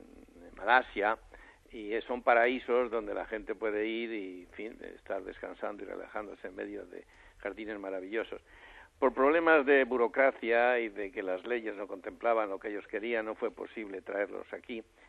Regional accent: Madrid, Community of Madrid, Spain; now in Mallorca, Spain; Bueno, yo también soy madrileño.

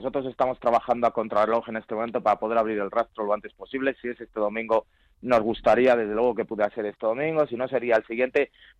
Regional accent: Community of Madrid, Spain; Yo, desde luego, como madrileño, me alegro de poder contar con una nueva infraestructura hospitalaria

